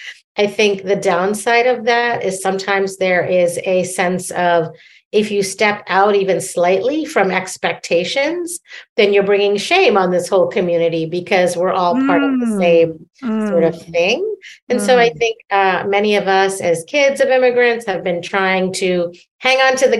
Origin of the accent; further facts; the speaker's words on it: Midwest, United States; also born or lived in Boston / New York / District of Columbia, United States; And so I grew up in the Midwest for many years. My family's still in Chicago. And so, but I've also lived in Boston. I lived in New York for 15 years. I've lived in DC.